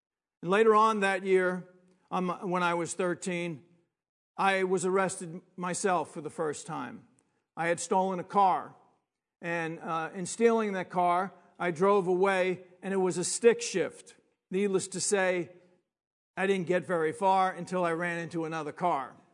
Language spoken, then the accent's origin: English; Long Island, New York, United States; that my father and my mother were from Brooklyn. I was brought up in Long Island.